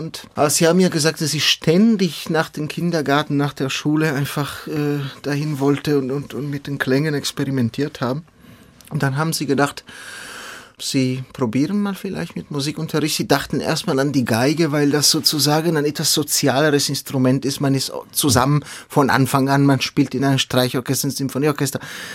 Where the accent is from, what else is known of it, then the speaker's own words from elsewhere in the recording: Ticino, Switzerland; Ich komme aus dem Tessin, also da gibt es auch nicht gerade wenig Kirchen. Eine Region, die noch relativ katholisch geprägt ist.